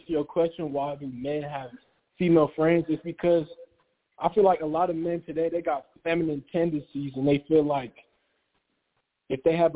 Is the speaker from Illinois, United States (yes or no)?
no; Denver, Colorado, United States; I'm 19 from Denver